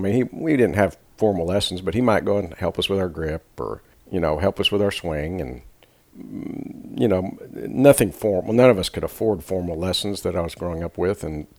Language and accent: English; Roswell, New Mexico, United States; I grew up in Roswell. Being Hispanic, you know, all the little Hispanic boys and girls, we just kind of looked up to her.